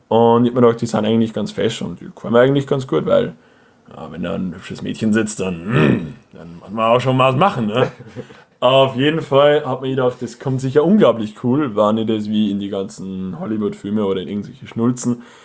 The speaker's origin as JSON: {"language": "German", "country": "Austria", "said": "Weil ich bin Österreicher und ich fahre Ski, oder?"}